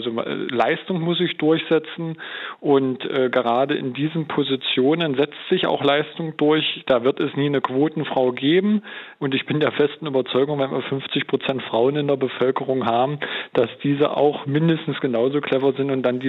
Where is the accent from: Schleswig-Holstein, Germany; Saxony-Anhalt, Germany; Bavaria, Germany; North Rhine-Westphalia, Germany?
Saxony-Anhalt, Germany; haben wir ja in Anhalt, wo ich herkomme, auch zum ersten Mal das Frauenwahlrecht eingeführt